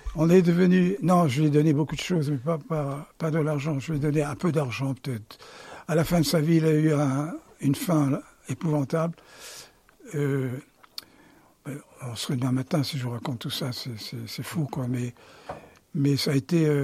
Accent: Auvergne-Rhône-Alpes, France; Écoutez, je suis auvergnat.

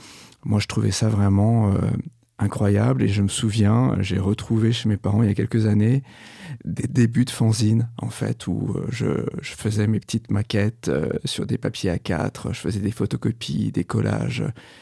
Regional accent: Grand Est, France; born there; Alors effectivement, je suis né en Lorraine et j'aime beaucoup dire que je suis né à la frontière de plusieurs pays et de plusieurs périodes, puisque je suis né à une semaine des années 80, le dernier Noël de la décennie 70.

